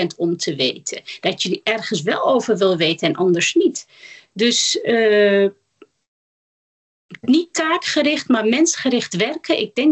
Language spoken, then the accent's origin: Dutch; Netherlands; Ik ben van Turkse komaf. Ik woon mijn hele leven lang al in Nederland. Dus al 49 jaar.